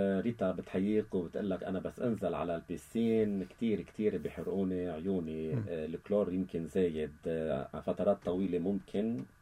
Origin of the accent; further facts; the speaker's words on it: Lebanon; نحن تقريبا كلبنانيين هاتين المشكلتين وغيرهم مشاكل العيون مثل كل دول العالم